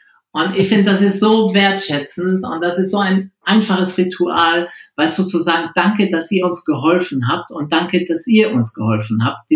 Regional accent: Strasbourg, Grand Est, France; German is a second language; Also ich bin ein geborener Franzose aus dem Elsass, bin in der Gastronomie groß geworden, weil meine Eltern ein Restaurant in Straßburg hatten.

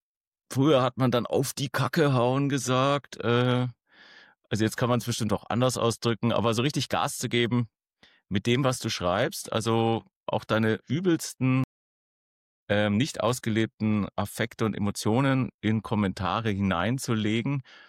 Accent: Bavaria, Germany; Einstiegsdroge war natürlich als Franke das Bier.

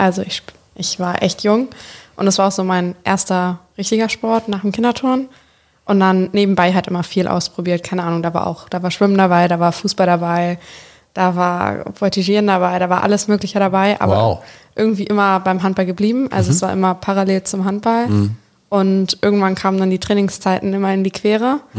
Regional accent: Lower Saxony, Germany; Ich komme aus der Nähe von Lüneburg, also ein bisschen weiter weg. Ich habe einen kleinen Weg bis nach Hannover.

